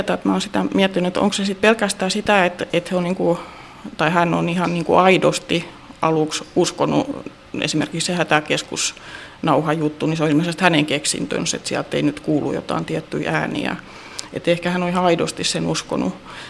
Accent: Turku, Southwest Finland, Finland; kun mä olen turkulainen, mä en ole edes porilainen.

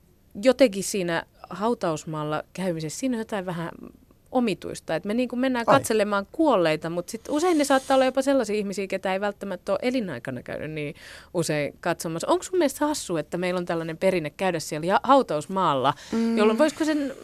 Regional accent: Turku, Southwest Finland, Finland; now in Helsinki, Finland; koska mä oon Turusta kotoisin

